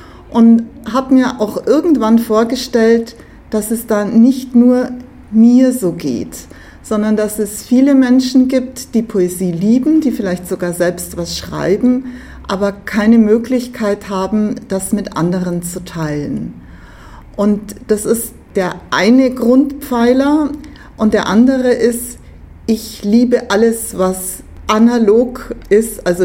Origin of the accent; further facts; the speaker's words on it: Munich, Bavaria, Germany; ich bin eine Münchnerin und besonders Giesingerin